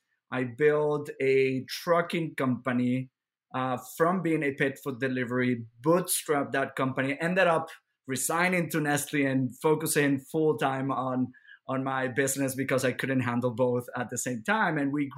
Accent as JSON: {"language": "English", "country": "Venezuela", "second_language": "English", "said": "I'm originally from Venezuela, and I'm part of a very conservative family."}